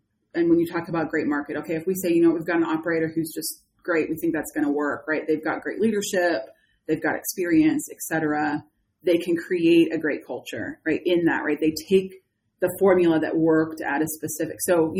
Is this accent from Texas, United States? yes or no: no; California, United States; And I'm from California. I am a San Francisco Bay Area girl.